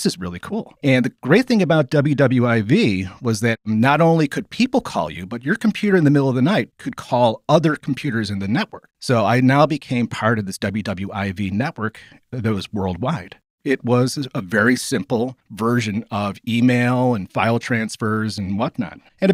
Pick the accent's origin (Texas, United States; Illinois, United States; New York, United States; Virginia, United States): New York, United States; Buffalo; I grew up in Buffalo